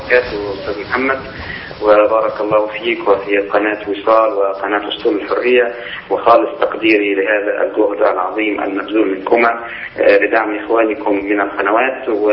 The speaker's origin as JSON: {"language": "Arabic", "country": "Egypt", "said": "يعني نحن في بلادنا مصر وفي بعض البلدان العربية تأتينا كل شوية فتنة"}